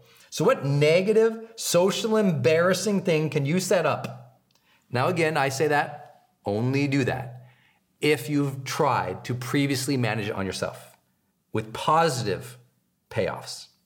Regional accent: Montana, United States; but I'm from Montana where there are farm animals and other animals that would live in the shed that I didn't want to deal with.

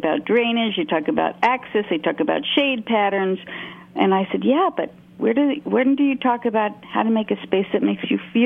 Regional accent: Brooklyn, New York, United States; I grew up in Brooklyn. I grew up in small apartments.

